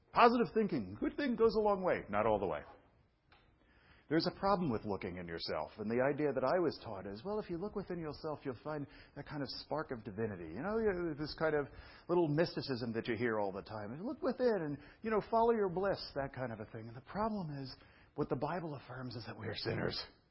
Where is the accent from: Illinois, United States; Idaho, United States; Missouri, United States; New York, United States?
New York, United States; Brooklyn; I've shared this with you before because I'm from Brooklyn. You should have heard the way.